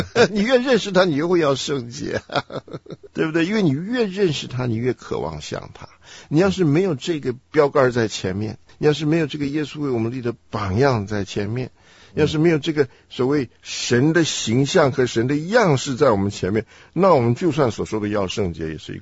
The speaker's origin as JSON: {"language": "Chinese", "country": "China", "said": "而不是像我们中国人所想的说你心里面有没有恶念头而已，"}